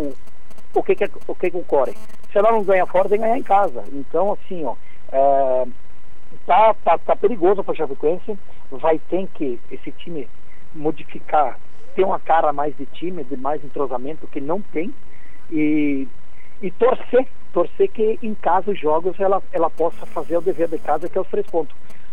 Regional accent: Santa Catarina, Brazil; nós somos catarinense

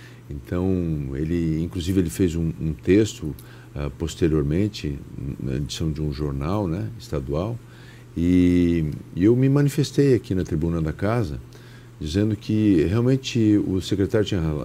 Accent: Santa Catarina, Brazil; como brasileiros que somos catarinenses

